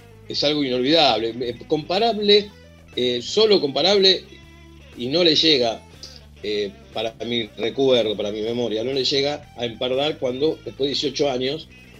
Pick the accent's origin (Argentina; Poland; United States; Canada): Argentina; Merlo, Buenos Aires Province; born there; Cuando yo nací vivíamos en Merlo. Ajá. Pero la casa oficial era la casa de mi abuela en Villa Urquiza, digamos, y después era siempre el punto donde volvíamos.